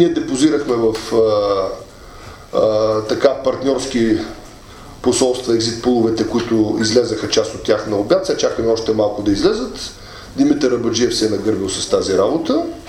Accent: Plovdiv, Plovdiv Province, Bulgaria; Аз съм израснал в центъра на Пловдив

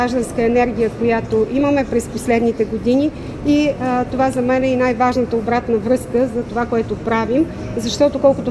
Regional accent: Sofia, Sofia City, Bulgaria; За мен София е моят град. Аз съм израсла в София от 13 годишната си възраст. Учила съм тук. Тук съм родила дъщеря си. Тук съм работила за труда.

